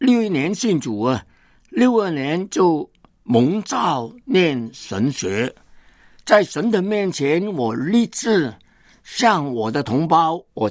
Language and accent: Chinese; Hong Kong; born there; 我是1938年在香港出生，跟中国真的没有什么关系，但是因为信了耶稣，受了神的爱的感动，复活的主的感动，我承认我自己是中国人。